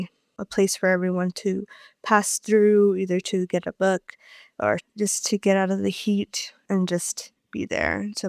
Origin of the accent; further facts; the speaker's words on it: Los Angeles, California, United States; now in Salt Lake City, United States; I was born and raised in Los Angeles. I'm originally from the Highland Park neighborhood and grew up in Boyle Heights and El Sereno. And I currently live in Salt Lake City.